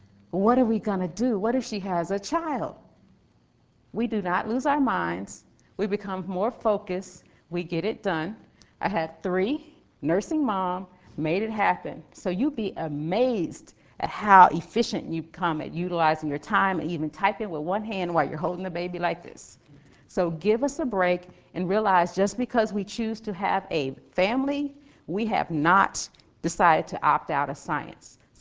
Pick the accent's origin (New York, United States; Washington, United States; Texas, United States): Texas, United States; Dallas; I grew up in Dallas. The closest I could get was the Dallas Public Aquarium. Did not go to the coast, didn't have that experience until I went to school.